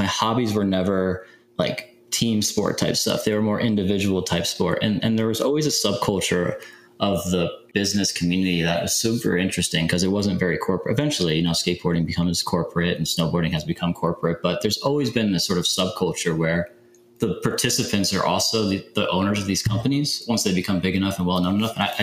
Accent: Germany; So early years of my life, my dad's in the military. And so I grew up in Germany

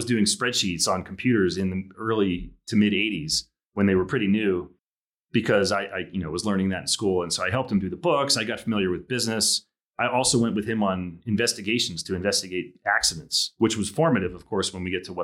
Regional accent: Mount Lebanon, Pennsylvania, United States; Yeah, I grew up I wasn't downtown. I was in the South Hills of Pittsburgh. Mount Lebanon is a suburb about 7 miles south of Pittsburgh. Really nice town.

